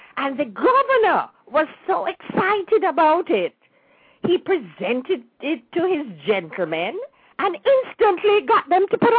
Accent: Jamaica; That name is very familiar, very familiar when I was growing up in Jamaica.

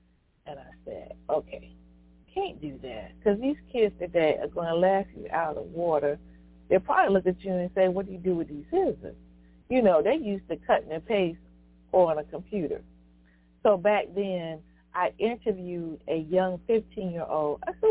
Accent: Virginia, United States; I traveled back to my hometown, home county, rather, of Sussex County, Virginia.

